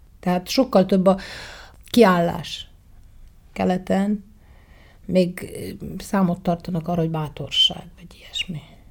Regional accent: Hungary; Mert én csak azt mondtam, hogy egyrészt magyar vagyok, másrészt a pap az apám

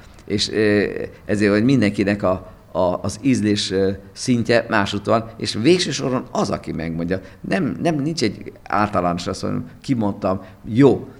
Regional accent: Debrecen, Hajdú-Bihar, Hungary; Én Debrecen voltam a legboldogabb 5 és 12 éves korom közt, ha bár itt születtem

